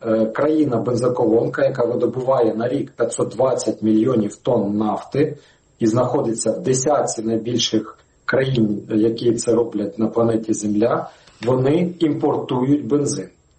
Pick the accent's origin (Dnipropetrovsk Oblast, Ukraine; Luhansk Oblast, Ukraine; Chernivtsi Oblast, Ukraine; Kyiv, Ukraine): Luhansk Oblast, Ukraine; Я теж з Луганської області.